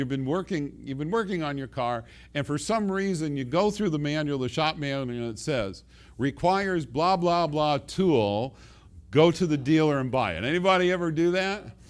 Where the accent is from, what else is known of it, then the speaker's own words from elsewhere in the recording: New York, United States; I'm from New York, lawyer from Salt and Light.